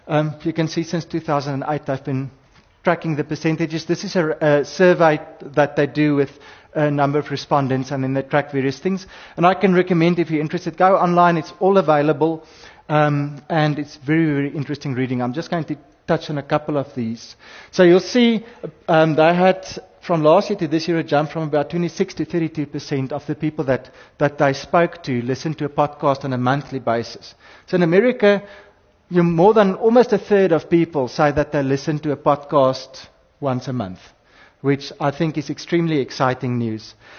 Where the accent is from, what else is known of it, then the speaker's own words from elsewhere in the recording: Cape Town, Western Cape, South Africa; We're from Cape Town.